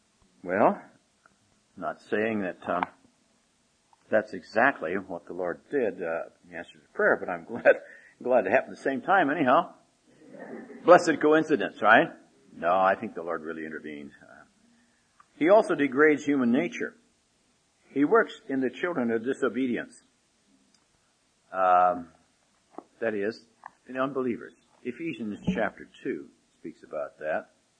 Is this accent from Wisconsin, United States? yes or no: no; Omaha, Nebraska, United States; I was out in Nebraska, my old home state. I was born in Omaha last century.